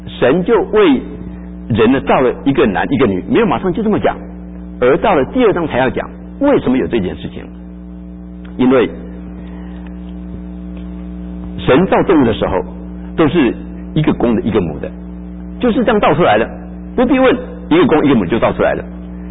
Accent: China; 我们中国人就是把所有的好话坏话都给

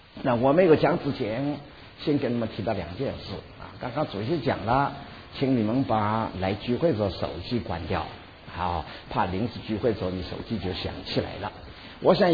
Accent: China; 我们江浙人很欢喜吃海鲜的

